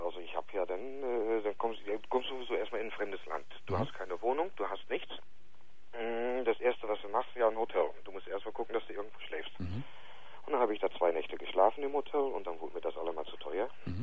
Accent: Germany; now in Netherlands; Ich bin Deutscher.

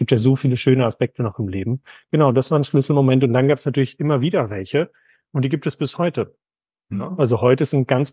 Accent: Hagen, North Rhine-Westphalia, Germany; born there; moved away as an adult; ich bin gebürtig aus NRW Hagen, bin ich an Bodensee gezogen

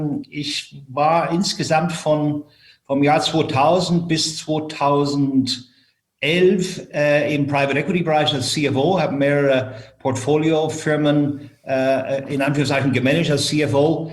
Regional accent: Ireland; first language English; German is a second language; moved away as an adult; now in Frankfurt, Germany; Ich bin in Irland aufgewachsen. Habe dort mein Abitur gemacht, bin dann um die Welt gereist, weil ich ein bisschen gelangweilt war und bin dann später irgendwann mal in Frankfurt gelandet

